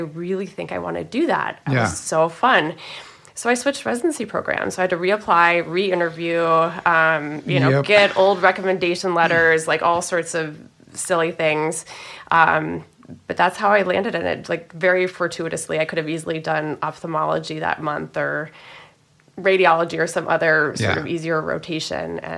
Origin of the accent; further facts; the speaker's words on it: Santa Fe, New Mexico, United States; Yeah, my dad grew up there and I did, but I definitely wanted to leave for college.